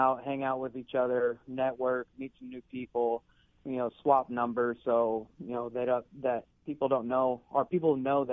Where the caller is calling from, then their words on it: Houston, Texas, United States; I'm calling from Houston, Texas.